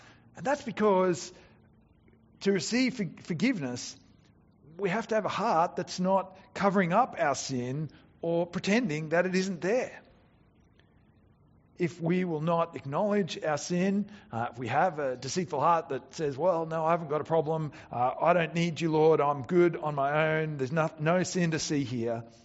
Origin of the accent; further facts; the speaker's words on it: Bangladesh; I grew up overseas in Bangladesh, and sometimes when I was growing up as a kid, I would go and stay with some friends out in the countryside